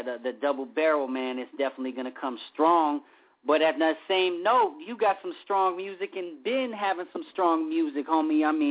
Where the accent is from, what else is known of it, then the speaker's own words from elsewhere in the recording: Los Angeles, California, United States; I'm born and raised in Los Angeles or Southern California